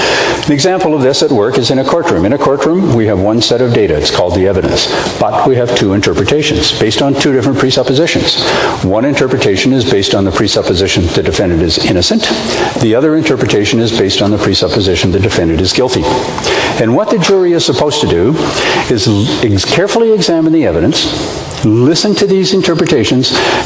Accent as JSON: {"language": "English", "region": "Ontario", "country": "Canada", "said": "Now, I know I'm from Ontario"}